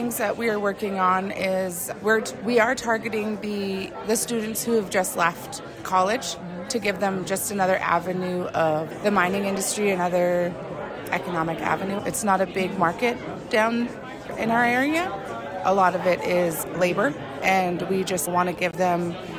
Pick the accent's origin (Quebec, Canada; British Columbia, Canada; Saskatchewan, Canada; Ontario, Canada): British Columbia, Canada; I'm from the Gitxan Territory.